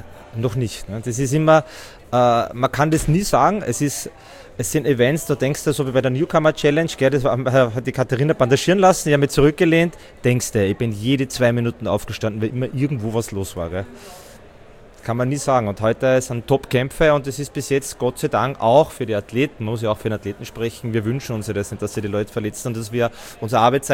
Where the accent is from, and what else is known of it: Styria, Austria